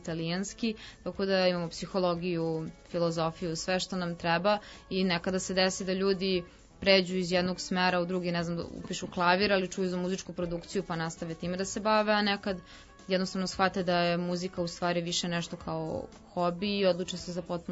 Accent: Stara Pazova, Vojvodina, Serbia; Ja sam odrasla u Staroj Pazovi gde, da kažem, i nije to toliko, da kažem, specifično

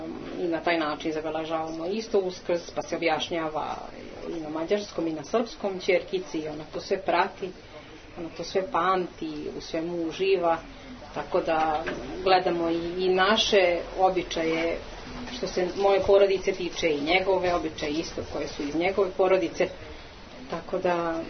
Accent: Srbobran, Vojvodina, Serbia; došla sam iz Srbobrana, ja sam iz Srbobrana poreklo, iz katoličke porodice.

